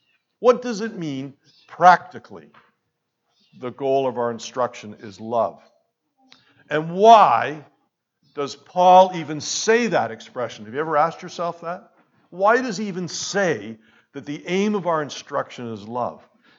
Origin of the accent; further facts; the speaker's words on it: Hamilton, Ontario, Canada; We're from Hamilton.